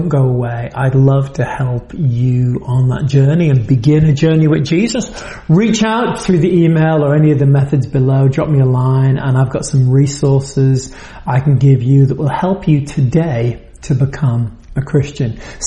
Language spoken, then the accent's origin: English; United Kingdom; now in Massachusetts, United States; I am a Brit, live in Massachusetts, now in the US